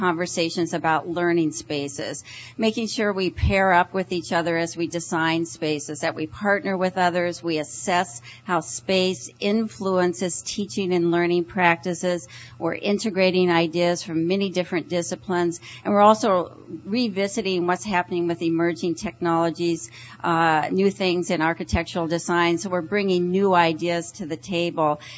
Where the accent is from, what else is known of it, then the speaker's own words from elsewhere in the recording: Minneapolis, Minnesota, United States; And I'm from the Minneapolis-St. Paul area in Minnesota.